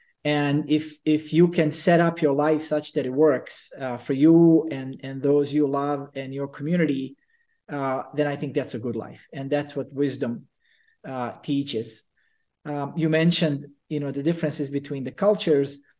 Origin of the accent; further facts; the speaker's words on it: Bosnia & Herzegovina; English is a second language; now in United States; I grew up in Bosnia, I came to the States as a foreign exchange student 32 years ago.